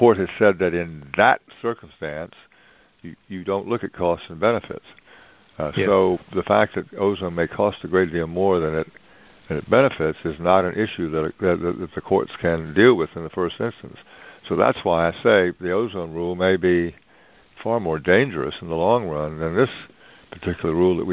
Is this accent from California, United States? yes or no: no; North Carolina, United States; But in my home state of North Carolina, where I grew up, there are the Great Smokies, they're called, and the beautiful Blue Ridge.